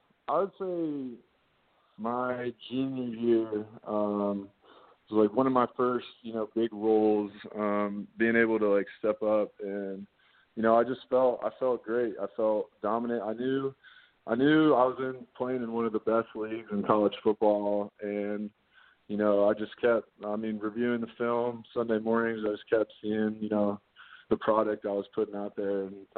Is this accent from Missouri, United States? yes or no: no; Ohio, United States; growing up in Ohio, I'm a Midwest guy, so I'm used to the cold and I'm used to the snow.